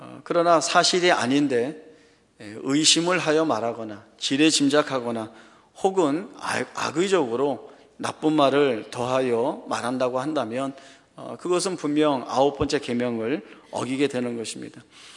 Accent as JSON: {"language": "Korean", "region": "Seoul", "country": "South Korea", "tie": "born or raised there", "said": "저는 어렸을 때 마포에 살았기 때문에 남산타워하고 국회의사당만 지나가면 항상 저주봉이 열리면 되는구나, 그렇게 생각을 해서"}